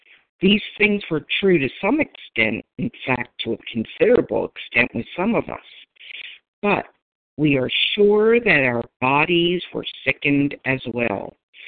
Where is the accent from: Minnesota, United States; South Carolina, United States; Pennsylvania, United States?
Pennsylvania, United States; Philadelphia; I'm from Philadelphia and a grateful recovered compulsive overeater for today.